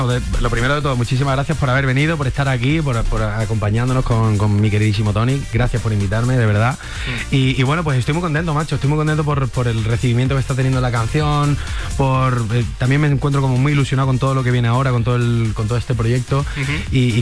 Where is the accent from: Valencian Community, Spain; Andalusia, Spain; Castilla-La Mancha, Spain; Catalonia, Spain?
Andalusia, Spain; no hay nada más andaluz y más de mi tierra, ¿no?, que un azulejo.